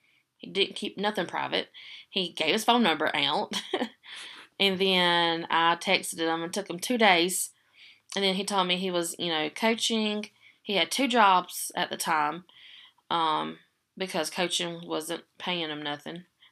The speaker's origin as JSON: {"language": "English", "town": "Pickens", "region": "South Carolina", "country": "United States", "lives_now": "Taylors, United States", "said": "I'm 30, and I'm originally from Pickens, South Carolina, but I live in Taylor's"}